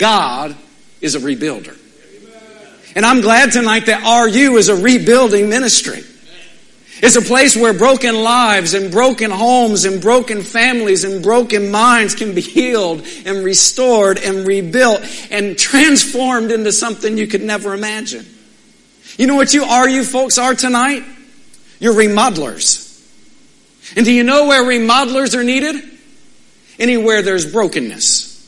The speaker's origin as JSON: {"language": "English", "town": "Midland", "region": "Texas", "country": "United States", "said": "Now, I'm from Midland, okay?"}